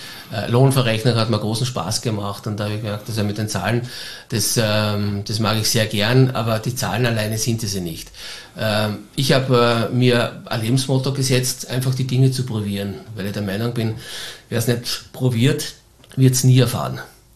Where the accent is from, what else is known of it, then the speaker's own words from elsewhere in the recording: Styria, Austria; now in Vienna, Austria; viele sagen, du als Steirer kannst doch nicht in Wien bei einem Fußballclub quasi Fan sein